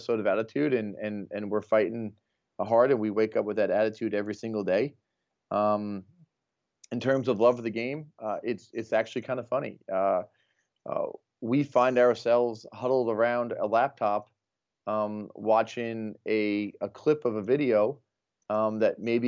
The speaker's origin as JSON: {"language": "English", "town": "Long Island", "region": "New York", "country": "United States", "tie": "born or raised there", "lives_now": "Minneapolis, United States", "said": "just because I'm here in Minneapolis versus, you know, where I grew up in Long Island"}